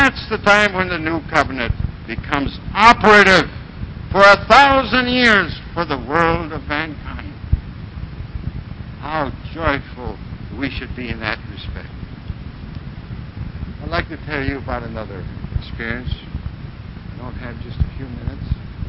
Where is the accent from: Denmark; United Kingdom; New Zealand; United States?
United Kingdom; England; Sure, they're French brethren, German brethren, I'm English.